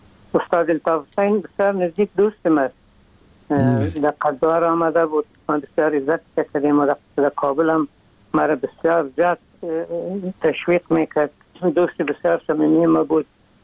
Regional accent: Afghanistan; ما از افغانستان آمدیم.

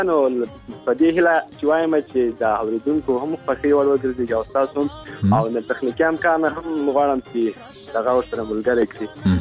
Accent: Ghazni, Afghanistan; مونږ د هلمند نه یو مونږ د غزنی یو

